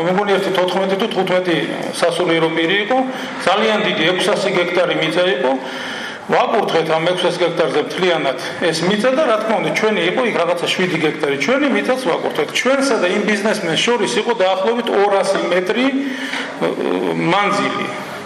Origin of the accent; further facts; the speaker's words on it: Kakheti, Georgia; აი მაგალითად მე ხლა ალბათ ყველა მიცით კახეთიდან ვარ და პირველი ორი კვირა ჩვენ საზამთროს არავინ არ ჭამთ